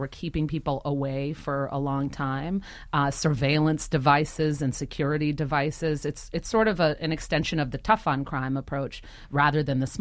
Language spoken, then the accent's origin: English; New York, United States; I think that growing up in New York, you're impacted by all kinds of peoples and cultures, and so it was sort of natural to be drawn to that.